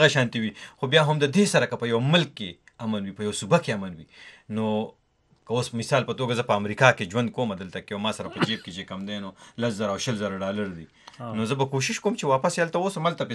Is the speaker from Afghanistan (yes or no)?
no; Khyber Pakhtunkhwa, Pakistan; now in Riyadh, Saudi Arabia; د سوات اوسیدونکی یم او په سعودي عرب ریاض کې ژوند کوم اوس په سوات کې یم.